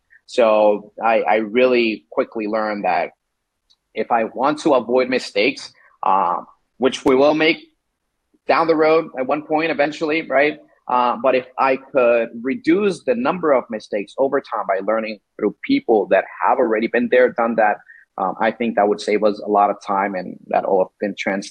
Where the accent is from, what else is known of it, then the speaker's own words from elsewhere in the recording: Miami, Florida, United States; as I never say I'm a Florida guy, I always say I'm from Miami.